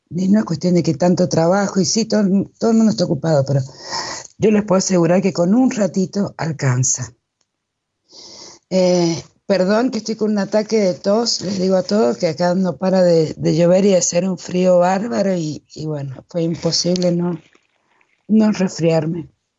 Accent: Argentina; Porque si bien yo soy de Argentina

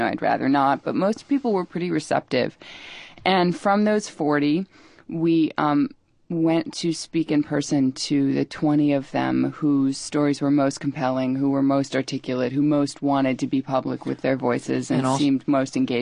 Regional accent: New York, United States; Hi, we're two actors from New York.

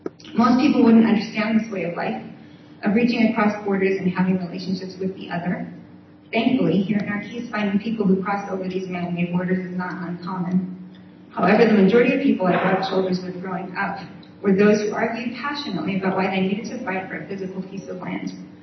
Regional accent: Jerusalem, Jerusalem District, Israel; I was born and raised in Jerusalem to a Swiss mother and an American father. A foreigner amongst Israelis and Palestinians, a Christian amongst Jews and Muslims, a Protestant amongst a small majority of Catholics

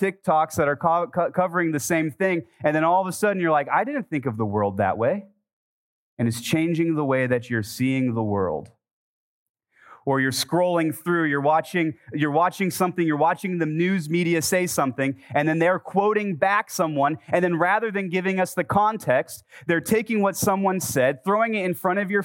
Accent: California, United States; And then I realized I'm from California. There's just way stations all over the place.

